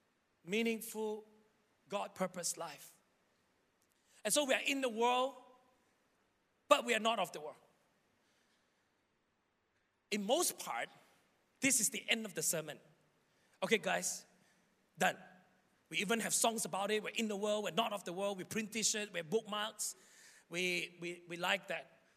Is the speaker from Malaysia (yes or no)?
yes; Sabah, Malaysia; When I was still in Sabah, I come from Sabah.